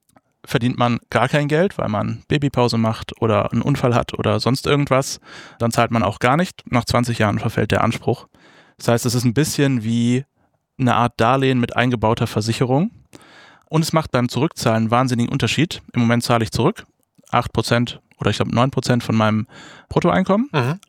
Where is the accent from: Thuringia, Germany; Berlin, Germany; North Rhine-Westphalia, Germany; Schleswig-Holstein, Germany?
North Rhine-Westphalia, Germany; Leverkusen; moved away as an adult; now in Hamburg, Germany; In Leverkusen tatsächlich, in der Nähe von Köln.